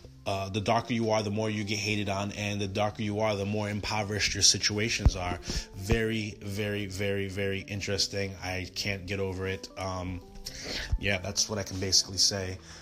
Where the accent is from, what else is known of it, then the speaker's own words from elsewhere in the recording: Dominican Republic; I'm Dominican and my mom's from Sudan.